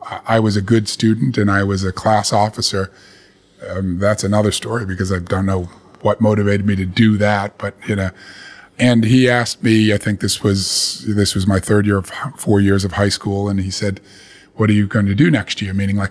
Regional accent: Massachusetts, United States; a university college fair where everyone was represented in Boston, which is 20 miles from my hometown

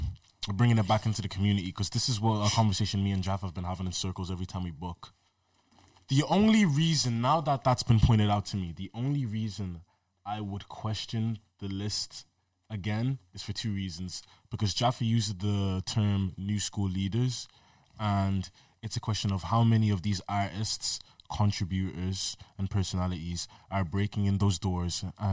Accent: Ireland; Us as Black Irish kids, musicians, had a place that were going to take us every single time.

